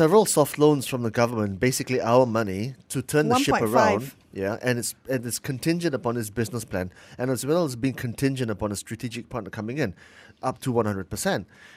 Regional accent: Penang, Malaysia; I come from Penang, and we both come from Penang

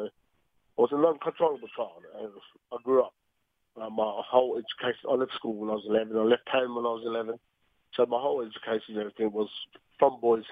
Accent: Australia; My Pacifica culture, as you heard, that I was brought up in Australia. So there's a lot of islanders there, but I was really into my own culture, like the Cook Island culture

